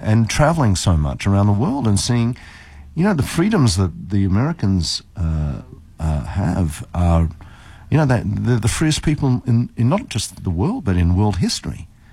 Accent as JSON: {"language": "English", "town": "Melbourne", "region": "Victoria", "country": "Australia", "tie": "born or raised there", "moved": "as an adult", "lives_now": "Los Angeles, United States", "said": "I grew up in Melbourne, Australia."}